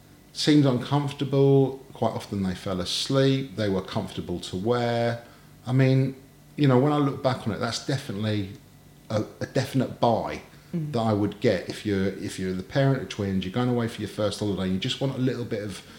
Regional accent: York, Yorkshire and the Humber, United Kingdom; So York's my hometown. I was born in York, and it's where I was born. My mum and dad were from London, and they moved up to Yorkshire.

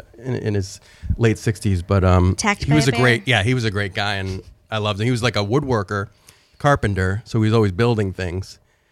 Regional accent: Connecticut, United States; And we grew up in Nanawag Road in Connecticut, across from like an Indian kind of...

